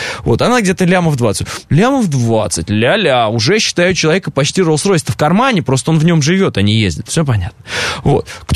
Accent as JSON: {"language": "Russian", "region": "Orenburg Oblast", "country": "Russia", "said": "Ну, я предполагаю, вот смотри, ты, как и я, из Оренбургской области, да?"}